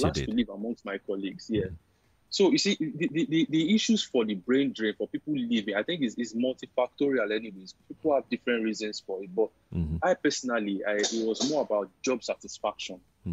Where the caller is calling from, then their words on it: England, United Kingdom; I'm calling from England.